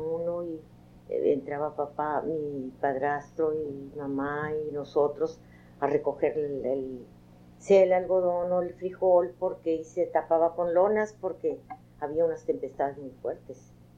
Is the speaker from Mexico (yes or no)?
yes; Matamoros, Tamaulipas, Mexico; born there; Nací en Matamoros, Tamaulipas. Vivíamos, mis padres vivían en Matamoros, pues, y mis abuelos vivían en el ranchito.